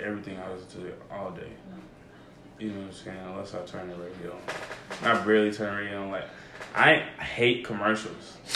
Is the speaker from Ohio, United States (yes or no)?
no; Kentucky, United States; Okay, see, I grew up in Kentucky, so there was a whole nother.